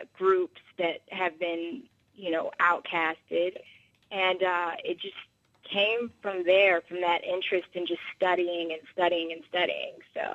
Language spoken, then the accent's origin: English; Indianapolis, Indiana, United States; I'm actually from Indianapolis, so I'm kind of used to this snow